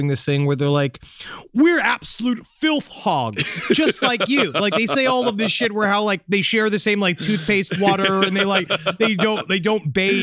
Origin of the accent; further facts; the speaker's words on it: United States; now in Cambodia; I'm an American living in Cambodia for 4 years